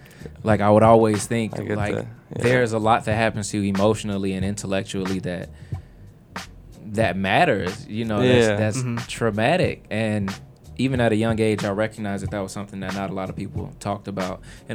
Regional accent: Dolton, Illinois, United States; accent: Chicago; I'm actually from Dalton, but I rep Chicago, but I can't forget where I'm from.

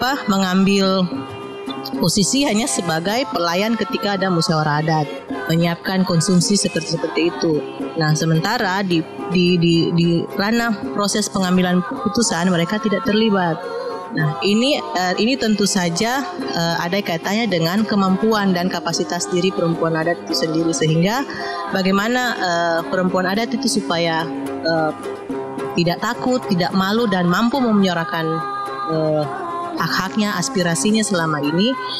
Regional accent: Toro, Central Sulawesi, Indonesia; saya orang Toro. Saya orang Atatoro, tetap tidak akan hilang itu. Karena dimanapun saya berada, saya tetap menggunakan bahasa saya ketika bertemu dengan orang yang sesuku dengan saya. Bahasa Kulawi, bahasanya bahasa Kulawi Moma. Yang dipakai orang Atatoro

